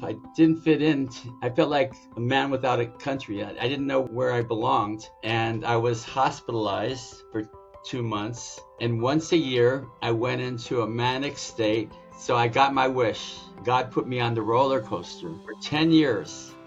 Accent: Los Angeles, California, United States; born there; I was born in East LA in 51.

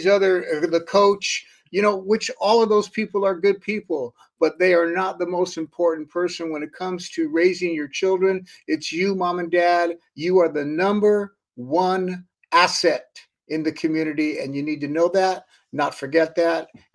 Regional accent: Los Angeles, California, United States; I grew up in Northeast Los Angeles.

